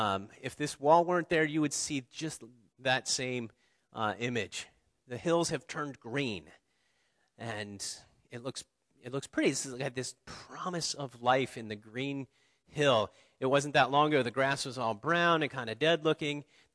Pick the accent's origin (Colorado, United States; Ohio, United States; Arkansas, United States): Ohio, United States; I remember growing up in Ohio, this time of year, the outdoors looked pretty bleak.